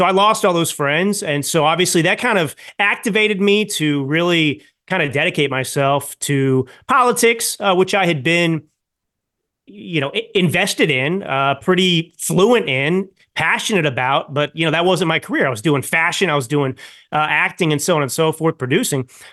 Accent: Texas, United States; I grew up in Texas.

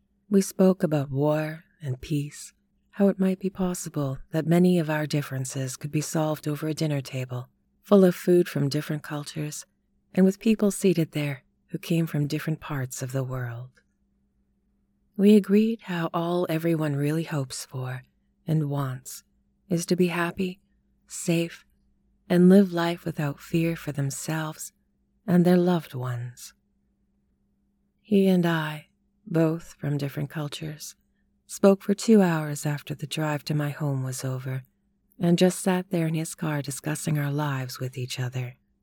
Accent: Astoria, New York, United States; I was born and raised in Astoria, Queens, New York City.

